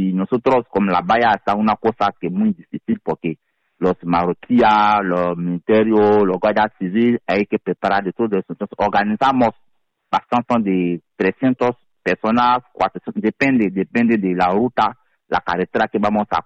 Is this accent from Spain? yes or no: no; Côte d’Ivoire; Spanish is a second language; Uh-huh. Y soy de Costa de Marfil, marfilano.